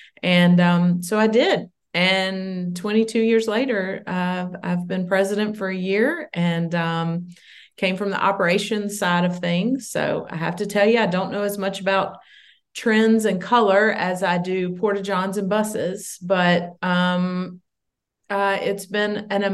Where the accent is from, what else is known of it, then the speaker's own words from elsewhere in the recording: Martinsville, Virginia, United States; I grew up in Martinsville, Virginia, nice furniture, little furniture city in Virginia.